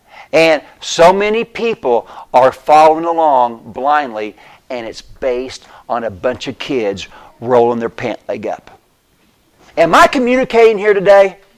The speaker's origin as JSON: {"language": "English", "town": "Bone Gap", "region": "Illinois", "country": "United States", "said": "I'm a hick from Bone Gap, from Albion."}